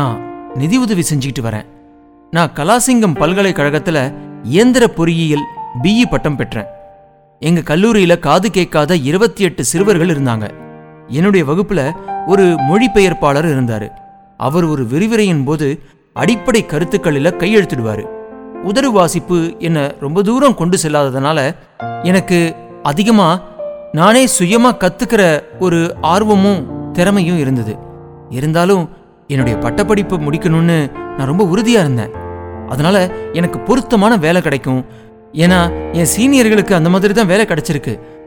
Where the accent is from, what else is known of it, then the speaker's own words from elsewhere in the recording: Chennai, Tamil Nadu, India; நான் சென்னையில் வளர்ந்தவன்.